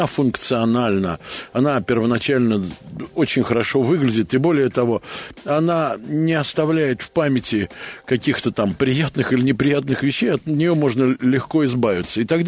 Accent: Saratov, Saratov Oblast, Russia; А мы отчасти, так как я из Саратова, мы сами себя немного называем понаехавшими.

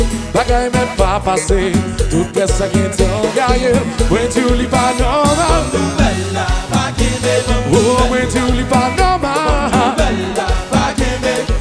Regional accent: Haiti; Je suis haïtien.

